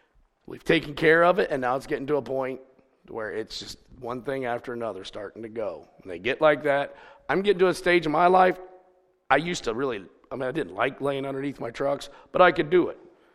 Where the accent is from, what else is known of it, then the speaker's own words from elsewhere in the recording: West Virginia, United States; Now, I'm from West Virginia. That's common.